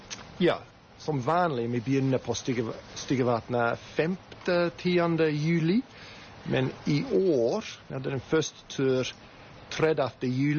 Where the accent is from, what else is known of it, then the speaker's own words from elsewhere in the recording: New Zealand; Norwegian is a second language; moved away as an adult; now in Jostedalen, Norway; Fra New Zealand, ja.